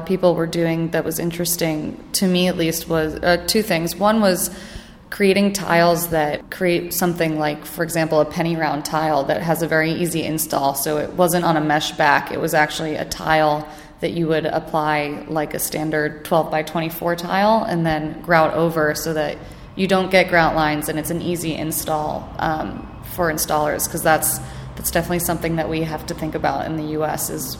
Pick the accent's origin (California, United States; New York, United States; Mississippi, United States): New York, United States; Westchester; I am from New York originally. I grew up just outside of the city in Westchester.